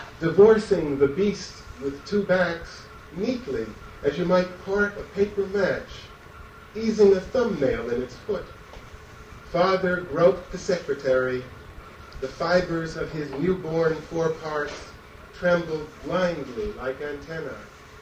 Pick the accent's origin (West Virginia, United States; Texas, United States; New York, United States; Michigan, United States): New York, United States; I should say at this point that these poems are in some way dedicated to New York, which is my hometown.